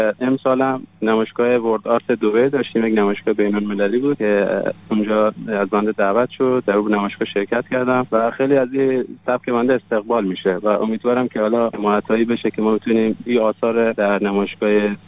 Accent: Afghanistan; من افغان هستم

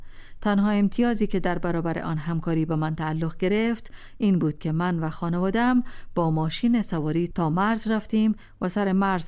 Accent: Kabul, Afghanistan; با شوق بسیار راهی زادگاهم کابل شدم. کابل زیبای کودکی‌هایم به مخروبه ترسناکی تبدیل شده بود

